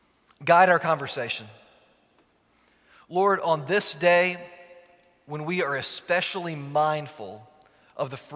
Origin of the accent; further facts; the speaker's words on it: Richmond, Virginia, United States; I got to show him around my hometown. What I was most excited about doing with him was showing him the James River. Many of you know, the James River runs right through downtown Richmond, Virginia.